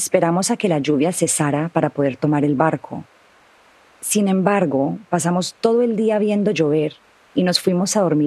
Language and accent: Spanish; Atlanta, Georgia, United States; born there; yo, que nací en Atlanta, Estados Unidos, hija de padres colombianos. Por eso hablábamos en inglés.